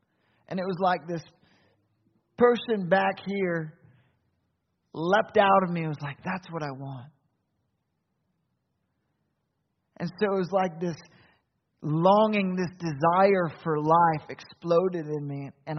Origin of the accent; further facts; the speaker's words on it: Maine, United States; I grew up in Maine. I grew up in a church similar to this, a Baptist church.